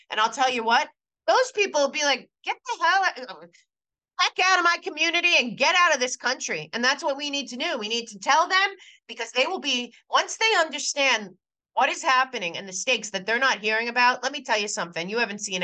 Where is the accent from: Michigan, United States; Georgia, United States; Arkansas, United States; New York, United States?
New York, United States; New York City; First of all, I grew up in New York City.